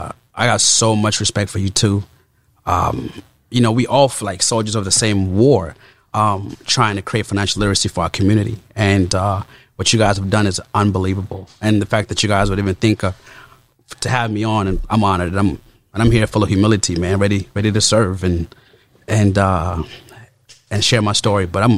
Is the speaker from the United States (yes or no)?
no; Uganda; But so I'm born and raised in Uganda.